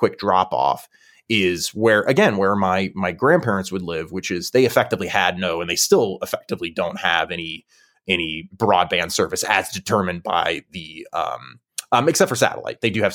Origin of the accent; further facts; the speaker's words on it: Illinois, United States; where my grandparents are from and where I grew up in part in Southern Illinois and rural Illinois